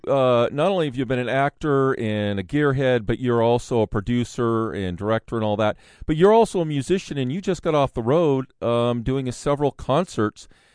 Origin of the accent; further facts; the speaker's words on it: Ferndale, Washington, United States; because I grew up in Ferndale, which is right between Bellingham and Vancouver.